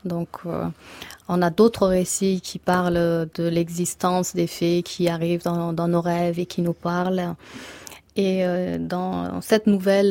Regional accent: Kabul, Afghanistan

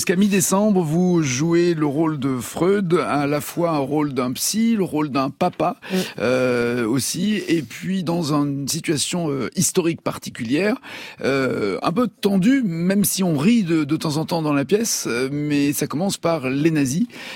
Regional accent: Alexandria, Alexandria Governorate, Egypt; Non, d'ailleurs, moi, je suis d'Alexandrie, pas du Caire.

